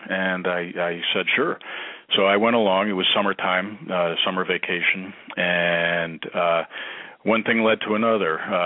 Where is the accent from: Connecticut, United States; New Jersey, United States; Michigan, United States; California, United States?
Connecticut, United States; But I grew up here in Connecticut, and where I'm calling in from now